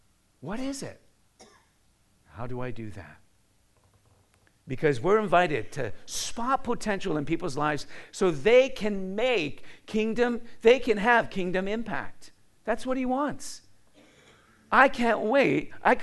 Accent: Canada; I said, oh, I'm Canadian, and these are like a dollar bill.

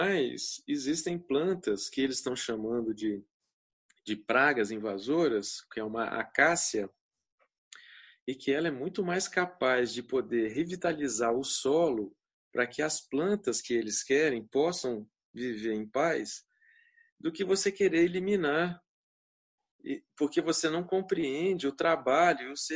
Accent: Rio de Janeiro, Brazil; eu moro a 40 quilômetros do campus da Universidade Rural, onde eu fui criado

